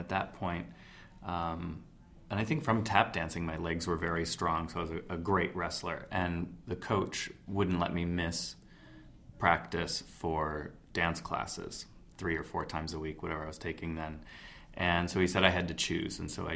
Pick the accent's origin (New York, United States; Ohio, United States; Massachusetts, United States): New York, United States; Lowville; I'm from Lowville, New York, which is between Lake Ontario and the Adirondack Mountains.